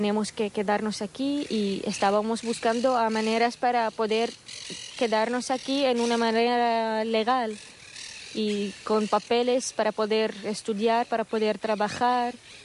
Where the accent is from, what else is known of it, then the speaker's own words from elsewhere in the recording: Damascus, Damascus Governorate, Syria; now in Barcelona, Spain; a Beirut para coger el avión porque el aeropuerto estaba cerrado en Siria, en Damasco, y tuvimos que cruzar las fronteras